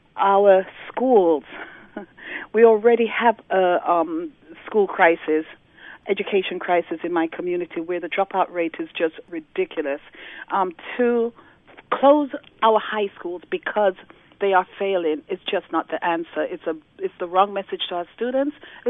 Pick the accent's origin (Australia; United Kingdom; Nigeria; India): United Kingdom; England; also born or lived in Jamaica; now in United States; I was born in Jamaica, grew up in England, and now I am a citizen of the United States.